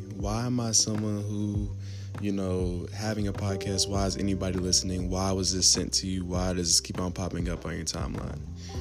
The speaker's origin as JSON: {"language": "English", "town": "Lexington", "region": "Kentucky", "country": "United States", "tie": "born or raised there", "said": "I am from Lexington, Kentucky. I was born and raised in Lexington."}